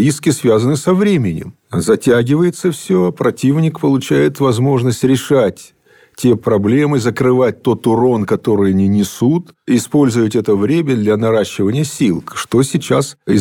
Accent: Kharkiv, Kharkiv Oblast, Ukraine; И сам я еще из Харькова.

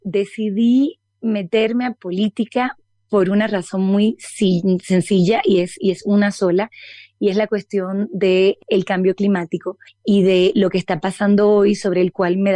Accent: Santo Domingo, Dominican Republic; also born or lived in Paris, France; Soy francesa y dominicana. Nací en París y crecí en República Dominicana. Soy una francesa de República Dominicana porque fui al liceo francés y estuve muy vinculada con la comunidad francesa de Santo Domingo, de la que soy parte

